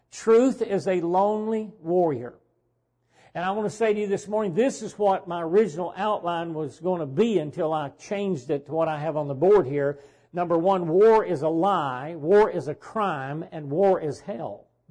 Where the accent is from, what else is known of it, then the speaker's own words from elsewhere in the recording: United States; I focus on America because I love this country. I was born and raised here.